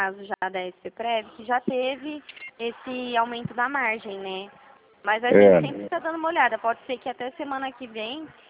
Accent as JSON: {"language": "Portuguese", "town": "Dracena", "region": "São Paulo", "country": "Brazil", "said": "Eu sou aqui de Dracena."}